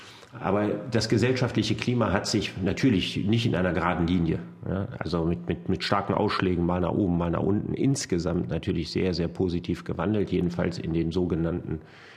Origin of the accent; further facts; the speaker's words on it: Solingen, North Rhine-Westphalia, Germany; Ich wäre als Kind viel lieber in Köthen aufgewachsen als in Solingen.